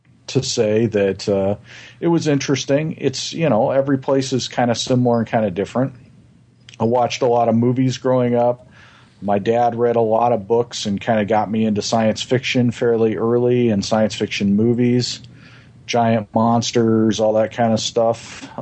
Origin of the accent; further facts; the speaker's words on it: Las Vegas, Nevada, United States; I was born and raised in Las Vegas. I spent actually 21 years of my life there